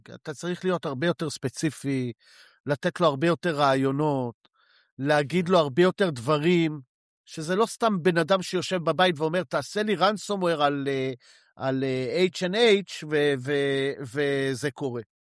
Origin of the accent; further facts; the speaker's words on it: Spain; אני מגיע מספרד